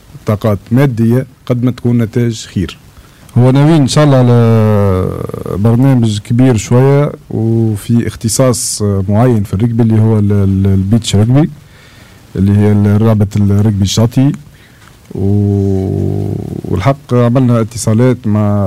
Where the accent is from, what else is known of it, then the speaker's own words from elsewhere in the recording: Tunisia; برياضات احنا ماهيش دارجه عندنا في تونس